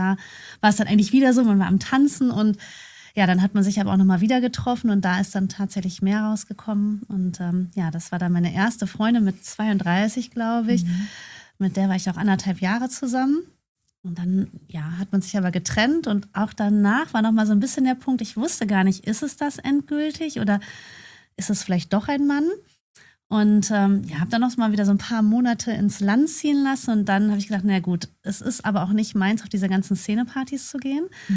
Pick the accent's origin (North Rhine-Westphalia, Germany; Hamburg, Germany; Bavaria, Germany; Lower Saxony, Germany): North Rhine-Westphalia, Germany; Enger; Ich komme aus Enge in der Nähe von Bielefeld.